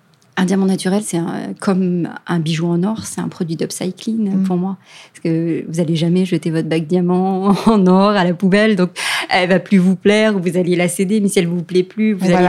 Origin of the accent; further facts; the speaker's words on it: France; quand chez nous, en France, doit être c'est 16 ans d'ailleurs